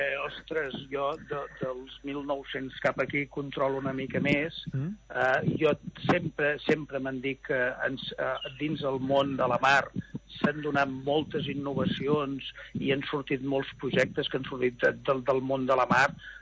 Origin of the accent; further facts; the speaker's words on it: Cambrils, Catalonia, Spain; jo vinc de Cambrils